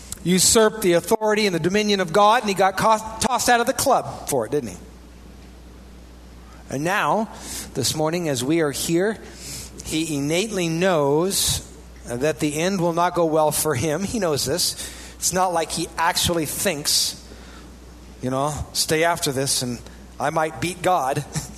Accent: Midwest, United States; because I'm a Midwesterner, but I have traveled around.

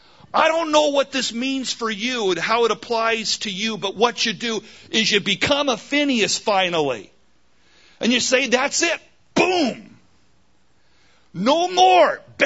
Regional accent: Campbell, California, United States; I grew up in Campbell, went to a church in Los Gatos.

